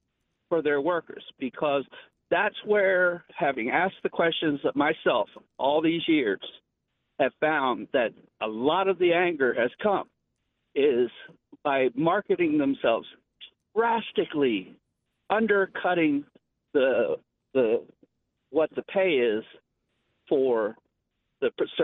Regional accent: East Coast, United States; Now, I'm from the East Coast, and I will be very clear here.

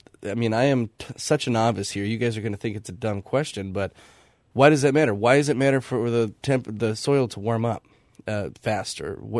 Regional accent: Superior, Wisconsin, United States; I was driving north this weekend, heading up to my hometown in Superior, and I was glancing at the corn and on the side of US 53.

